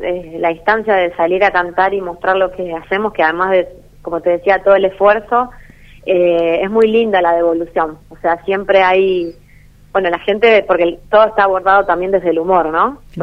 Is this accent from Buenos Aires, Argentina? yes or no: yes; Buenos Aires, Argentina; como somos de acá, de Buenos Aires, no salimos de manera formal en el carnaval.